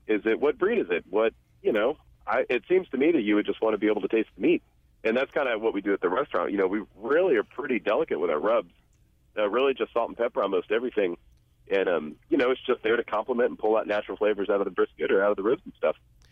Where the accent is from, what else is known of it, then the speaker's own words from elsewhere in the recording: Texas, United States; I think it's because I'm a Texan.